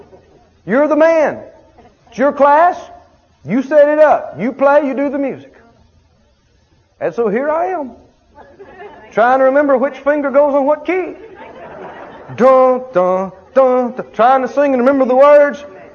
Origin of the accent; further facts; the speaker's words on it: the South, United States; I grew up in the South. And my granddad was, you know, known for saying this.